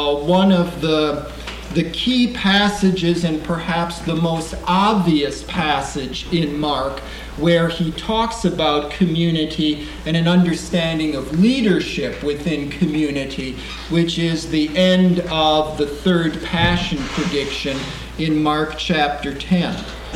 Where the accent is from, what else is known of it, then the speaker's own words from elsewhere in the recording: Saskatoon, Saskatchewan, Canada; I'm from Saskatoon, Saskatchewan.